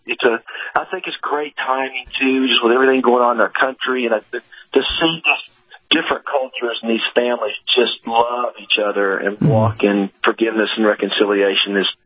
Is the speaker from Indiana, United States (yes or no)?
no; Nashville, Tennessee, United States; that father and husband ended up in Nashville, Tennessee, my hometown